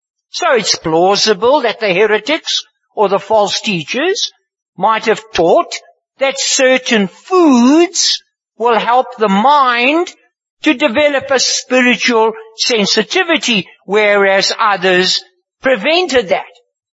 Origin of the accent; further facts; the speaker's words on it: Boksburg, Gauteng, South Africa; When I was a little boy growing up in Boksburg